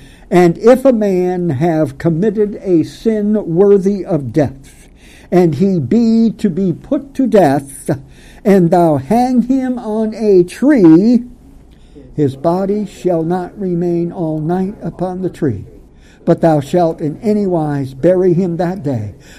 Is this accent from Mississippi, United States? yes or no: no; Massachusetts, United States; I grew up in the Congregational Church in Western Massachusetts believing there were three Latin crosses of wood on top of Calvary's Hill.